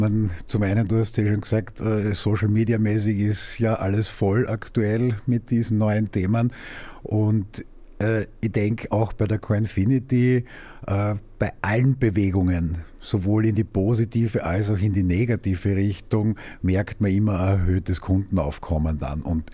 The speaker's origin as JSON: {"language": "German", "region": "Carinthia", "country": "Austria", "said": "Woher ich komme, also... Ja, grundsätzlich aus Kärnten, ja."}